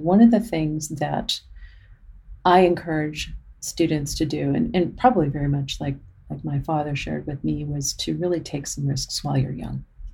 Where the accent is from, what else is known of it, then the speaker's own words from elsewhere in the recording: Arizona, United States; And we grew up in Arizona before a lot of people were there.